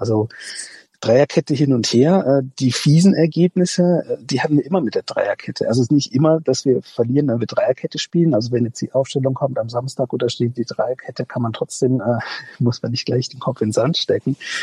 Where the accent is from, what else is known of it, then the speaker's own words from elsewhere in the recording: North Rhine-Westphalia, Germany; born there; now in Leipzig, Germany; Ich bin gebürtiger Ostwestfale